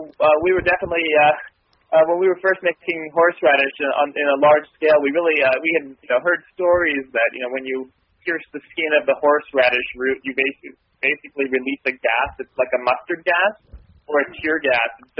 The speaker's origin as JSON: {"language": "English", "region": "New Jersey", "country": "United States", "tie": "born or raised there", "said": "I grew up in New Jersey in the suburbs, and, around the high holidays, we ate, the foods that you were supposed to eat on Rosh Hashanah."}